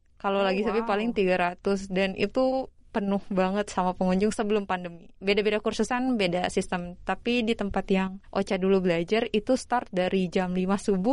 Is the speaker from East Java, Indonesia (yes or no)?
no; Southeast Sulawesi, Indonesia; also born or lived in Sidrap; Dari SD tuh di Sidrap sempat Sulawesi Selatan sampai kelas 2. Lalu pindah karena orang tua juga pindah ke Sulawesi Tenggara sampai lulus SMA. Jadi aku sekolah di SMA 1 Kolono.